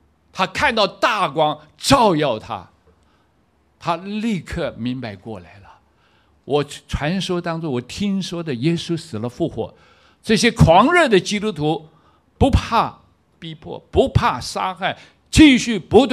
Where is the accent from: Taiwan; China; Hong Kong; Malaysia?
Taiwan; moved away; 那个时候离开我们台湾，我们是台湾的，那么出国前半年